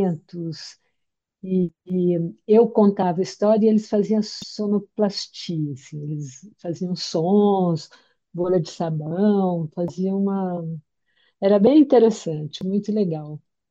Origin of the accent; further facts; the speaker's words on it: Minas Gerais, Brazil; Como eu sou mineira, e os mineiros adoram causos, eu gostei de contar essa história